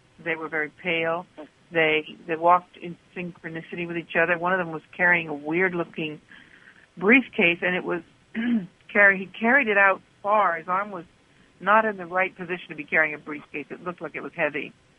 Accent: United States; because I'm from the States, it was something that really captured my attention.

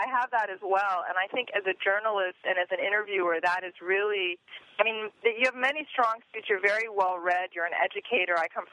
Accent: Maryland, United States; I love the shout outs to the SAG-AFTRA office in that's Maryland, my hometown.

